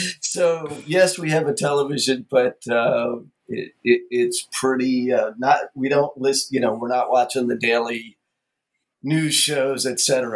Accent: New York City, New York, United States; I was born and raised in New York City.

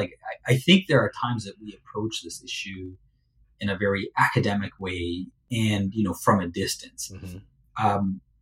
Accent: Tanzania; now in Canada; being an immigrant at the time, my identity wasn't necessarily immediately tied to Canada. It was more tied to Tanzania. And I'd say, I'm Tanzanian.

